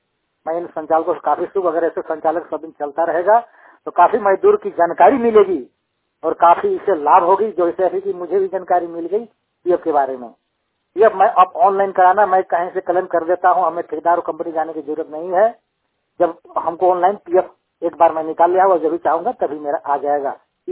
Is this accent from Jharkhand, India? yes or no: yes; Jharkhand, India; मैं झारखंड के पलामू डिस्ट्रिक्ट का निवासी हूँ।